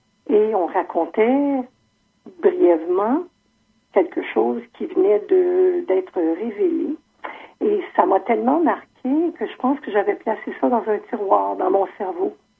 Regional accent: Ontario, Canada; parce que je suis franco-ontarienne, j'ai toujours demeuré en Ontario

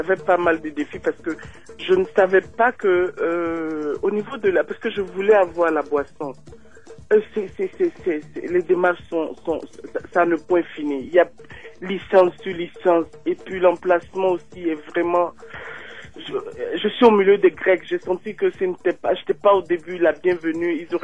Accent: Côte d’Ivoire; now in Toronto, Canada; Oui, je suis ivoirienne.

